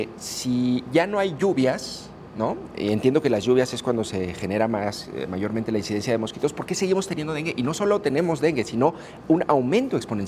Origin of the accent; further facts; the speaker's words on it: Guadalajara, Jalisco, Mexico; qué tan buenos somos los tapatíos